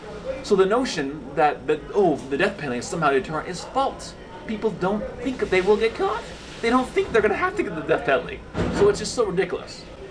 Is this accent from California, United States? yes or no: yes; Concord, California, United States; Concord, California. That's where I got arrested, in Concord, California.